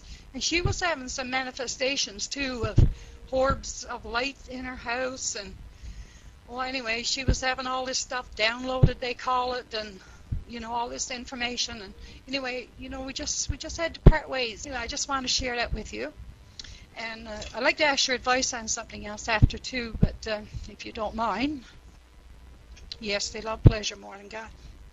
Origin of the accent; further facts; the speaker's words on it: East Coast, United States; And I'm from the East Coast too and I talk really, really fast.